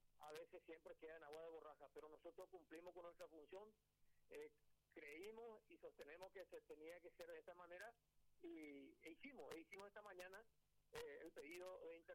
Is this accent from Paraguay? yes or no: yes; Paraguay; acá se sufre mucho, y somos paraguayos también